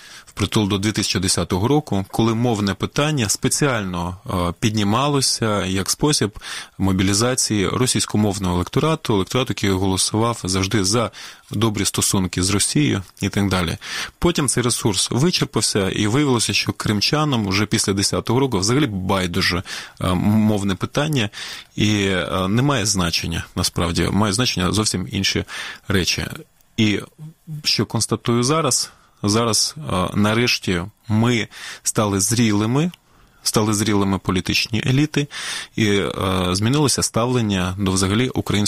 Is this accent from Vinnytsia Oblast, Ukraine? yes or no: no; Crimea, Ukraine; first language Russian; Ukrainian is a second language; Це я вам кажу як кримчанин, який першою мовою якого була російська мова.